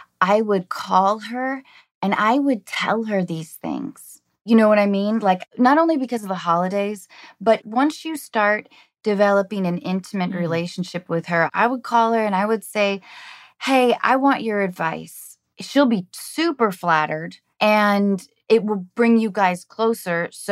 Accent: Edmonds, Washington, United States; I'm from Edmonds. I don't know if you know that.

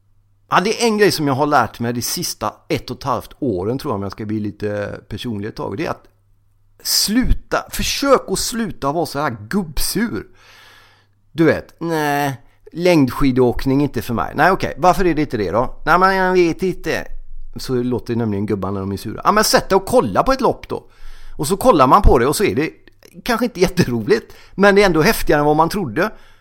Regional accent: Gothenburg, Västra Götaland County, Sweden; Som göteborgare så får man ju liksom handbollen med blod.

